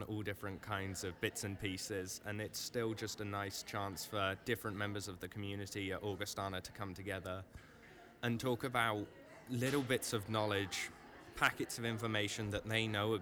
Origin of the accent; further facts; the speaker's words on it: South West England, United Kingdom; moved away as an adult; now in Sioux Falls, United States; I'm originally from Somerset in England